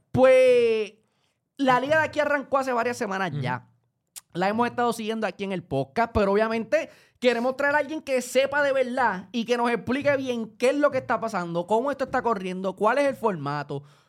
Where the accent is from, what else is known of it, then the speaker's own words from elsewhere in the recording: Cali, Valle del Cauca, Colombia; yo soy de Calle, yo me crié jugando en Taurino allá con Cuquito